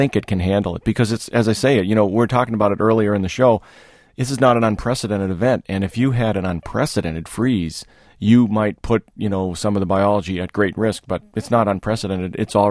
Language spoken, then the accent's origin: English; New England, United States; but one thing I remember from growing up in New England, we get April snow occasionally there too